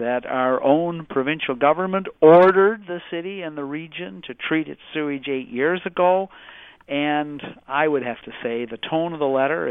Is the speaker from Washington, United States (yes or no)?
yes; Seattle, Washington, United States; I'm going to sound like a traitor to my hometown for saying this, but listen, what prompted this in the first place, let us recall, was some news coverage down there, started by Joel Connolly of the Seattle Post-Intelligencer